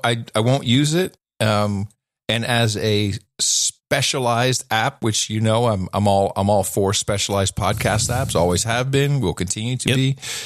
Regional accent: Netherlands; because I grew up with it in the Netherlands

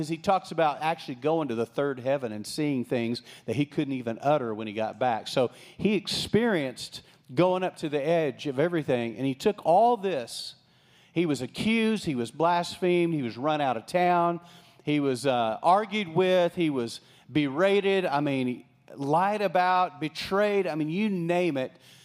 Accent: Texas, United States; I grew up in West Texas. I mean, we didn't even know who Jews were. I mean, that wasn't common where I lived.

